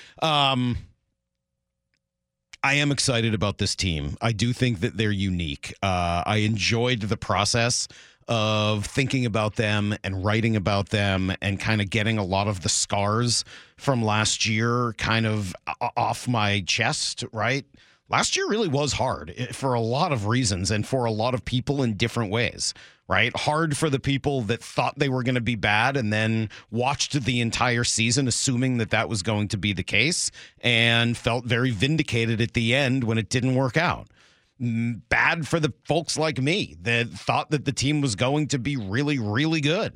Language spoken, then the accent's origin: English; Boston, Massachusetts, United States; the town that I grew up in Boston, at that time before the Red Sox had won their World Series.